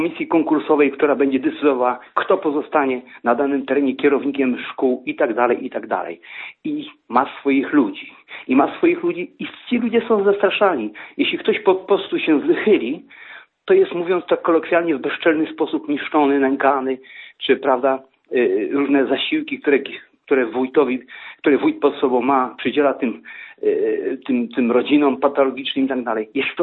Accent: Rachanie, Lublin Voivodeship, Poland; w małych miejscowościach, tak jak u nas, gmina Rachanie, skąd pochodzę, jest duże bezrobocie.

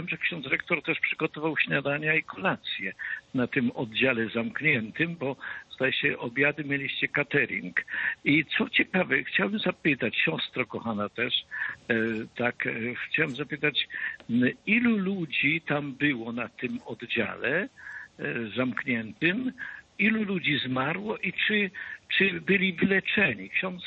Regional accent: Olkusz, Lesser Poland, Poland; Bo to jest z moich rodzinnych stron. Jestem z Olkusza, on też niedaleko stamtąd.

